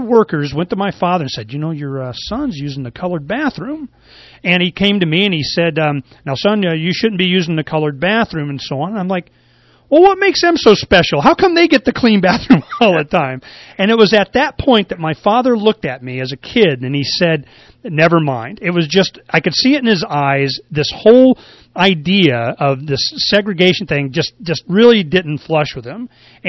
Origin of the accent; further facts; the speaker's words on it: Florida, United States; I went through this. I grew up in Florida.